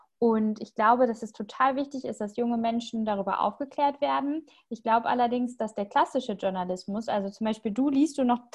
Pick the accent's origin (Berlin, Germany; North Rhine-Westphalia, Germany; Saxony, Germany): North Rhine-Westphalia, Germany; Recklinghausen; also born or lived in Marl; Nee, ich komme auch aus dem Ruhrgebiet. Ich wohne in Recklinghausen und hier bin ich auch aufgewachsen. Geboren wurde ich in Mahl und ich bezeichne mich auch gerne als Kind des Ruhrgebiets.